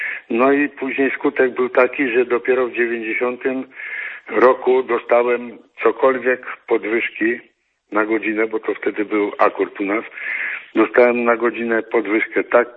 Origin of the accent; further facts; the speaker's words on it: Radom, Masovian Voivodeship, Poland; Ja jestem radomianinem od urodzenia, mam 60 lat, 61 dokładnie